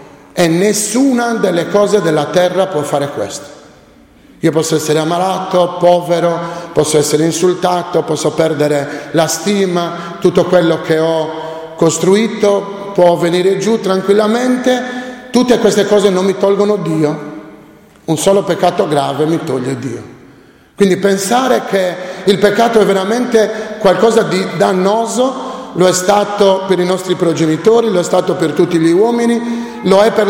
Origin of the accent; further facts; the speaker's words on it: Sardinia, Italy; noi siamo sardi, non dobbiamo dimenticarlo questo, no? Abbiamo una tradizione nostra, che tante volte non è la tradizione italiana, perché noi abbiamo una storia particolare, una cultura particolare.